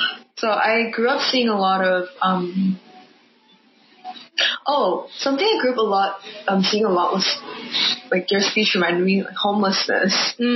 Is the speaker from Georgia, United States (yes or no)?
no; Los Angeles, California, United States; I was born and raised in Koreatown, LA. I live in the same condo in Koreatown, LA. It's in the heart of Koreatown, LA, near Mata, for all of my life.